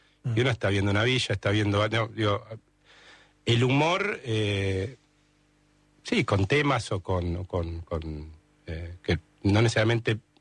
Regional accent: Buenos Aires, Argentina; No, mi hermana, nací en Catalinas

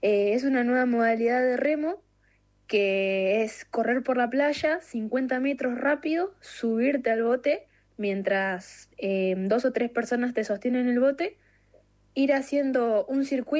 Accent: Zárate, Buenos Aires Province, Argentina; hago remo. Yo remo desde los 11 y este año cumplí 16. Soy de Zárate y remo en el Club Náutico Zárate.

